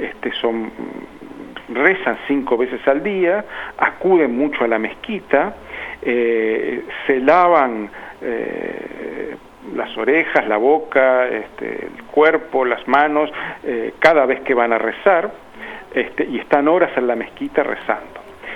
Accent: Uruguay; nosotros, como orientales, uruguayos, somos corresponsables de este desastre que hemos llevado a Haití

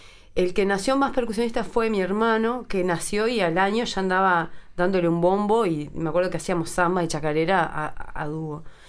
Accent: Rafael Perazza, San José, Uruguay; born there; Yo, como bien dicen, nací en Rafael Peraza, es un pueblo en San José.

